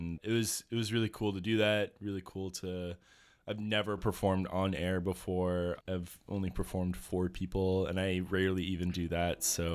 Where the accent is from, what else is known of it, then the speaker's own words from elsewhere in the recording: Ontario, Canada; I'm from Ontario. My brother moved out here when I was pretty young